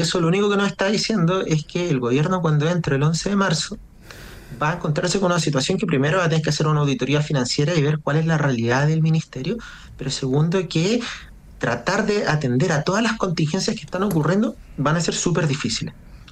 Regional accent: Valparaíso, Chile; Yo soy de Valparaíso

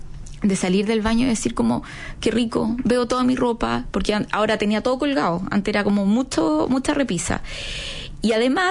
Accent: Chile; acá los chilenos y la cultura como latina en general somos muy apegados

